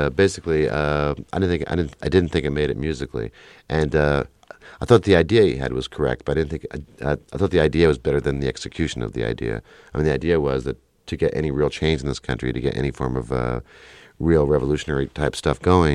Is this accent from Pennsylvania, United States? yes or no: no; New York, United States; also born or lived in Texas / Ohio; Grew up all over the country. Born in Texas, raised about half and half between New York and Ohio. Yeah, I grew up in New York three times, yes.